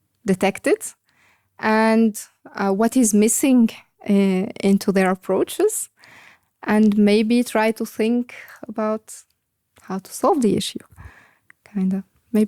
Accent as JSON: {"language": "English", "town": "Ariana", "region": "Ariana Governorate", "country": "Tunisia", "tie": "born or raised there", "second_language": "English", "lives_now": "Luxembourg", "said": "I grew up in Tunisia, in the capital, in a city called Ariana, next to the capital. I mean, it's part of the capital."}